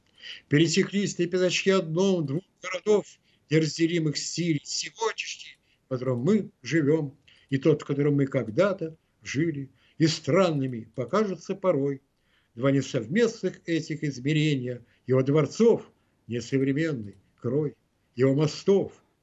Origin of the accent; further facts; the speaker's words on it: Saint Petersburg, Russia; 6 сентября моему родному городу Ленинграду в 91 году возвращено историческое название Санкт-Петербург